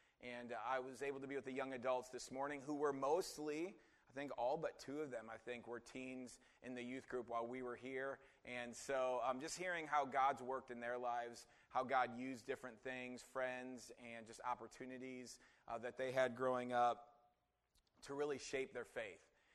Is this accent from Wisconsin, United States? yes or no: yes; Wisconsin, United States; I grew up in Wisconsin, and so Brendan and I, when we've been married, we've never lived in, like, near our families.